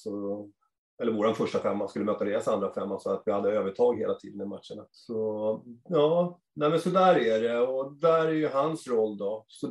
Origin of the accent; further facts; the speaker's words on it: Haninge, Stockholm County, Sweden; Nej, jag är från Haninge från början.